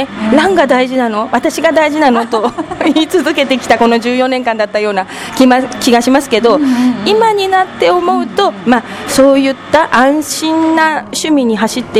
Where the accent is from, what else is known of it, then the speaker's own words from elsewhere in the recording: Nerima, Tokyo, Japan; born there; あの、生まれは東京の練馬区なんです。